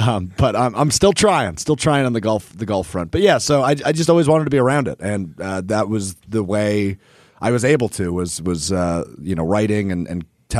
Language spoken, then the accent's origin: English; Green Bay, Wisconsin, United States; I grew up in Green Bay, so I'm right in the backyard of the Packers